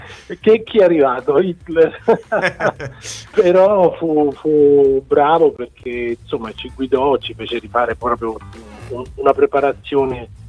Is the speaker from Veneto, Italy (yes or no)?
no; Rome, Lazio, Italy; Poi per me che sono romano, vincere a Roma è il massimo.